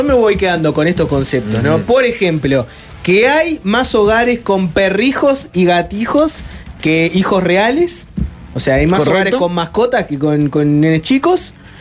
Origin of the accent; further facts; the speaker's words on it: Uruguay; La media de la edad uruguaya, que yo me sentía como el uruguayo promedio, con 37 añitos.